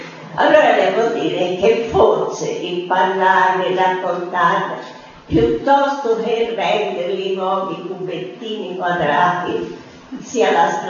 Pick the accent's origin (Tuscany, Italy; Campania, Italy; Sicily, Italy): Tuscany, Italy; io sono cresciuta in Chianti, in campagna